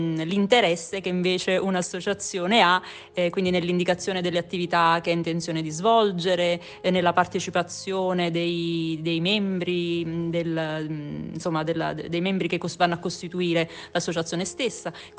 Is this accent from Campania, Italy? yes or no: yes; Campania, Italy; sono campana